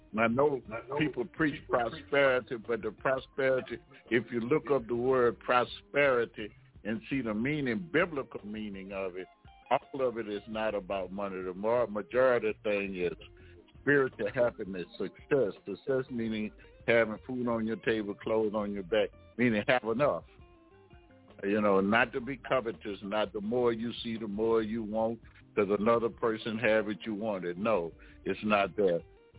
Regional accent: Louisiana, United States; I know a lot of you guys are from Mobile, Alabama. I'm from Louisiana. And we have the hurricane.

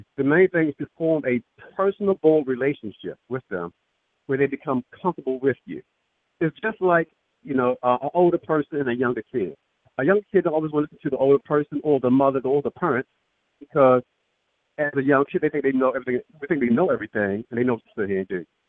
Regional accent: Baltimore, Maryland, United States; I'm originally from Baltimore City. I was a lieutenant in the Baltimore City Fire Department for 23 years.

